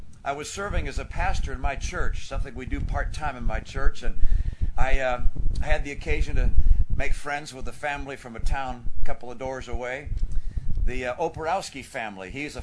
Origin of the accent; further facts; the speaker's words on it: Massachusetts, United States; One of them was a guy actually from my home state of Massachusetts